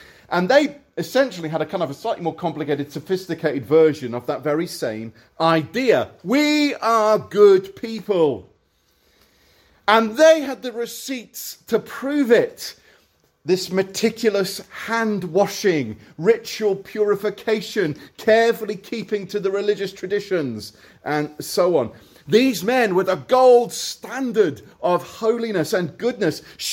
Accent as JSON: {"language": "English", "country": "United Kingdom", "said": "Now, we're British, after all"}